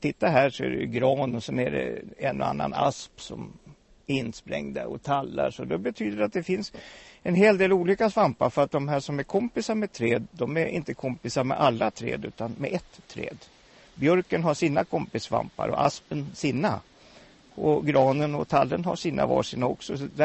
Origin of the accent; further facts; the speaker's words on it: Björnlunda, Södermanland, Sweden; när jag var liten, vi bodde i Björnlunda, så där kunde man komma ut i skogen